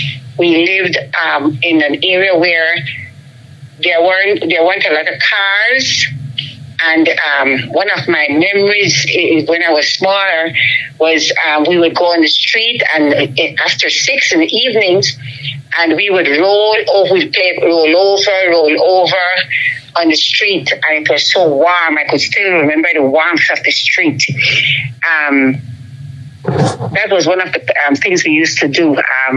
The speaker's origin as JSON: {"language": "English", "town": "Belize City", "region": "Belize District", "country": "Belize", "tie": "born or raised there", "moved": "yes", "said": "Well, Belize, when I was growing up in Belize City, I was 6-something years ago."}